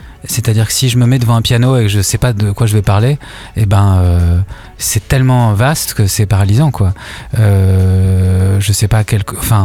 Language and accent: French; Paris, Île-de-France, France; Ouais, donc moi, je suis à Paris. Puis moi, je suis quand même je suis né à Paris. Je suis un enfant de cette ville, quoi. Vraiment, je suis né dans le cœur de Paris et c'est comme ça, je suis né dans le bitume, quoi.